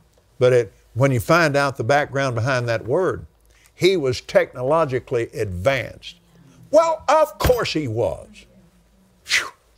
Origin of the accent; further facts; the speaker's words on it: Lubbock, Texas, United States; born there; And I was born in Lubbock, Texas, December the 6th, 1936.